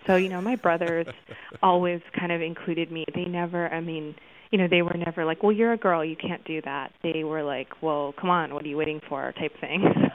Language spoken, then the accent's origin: English; Mojave Desert, United States; You know, the desert is where I lived for 17 years while I was growing up, and it's a very, very stark place.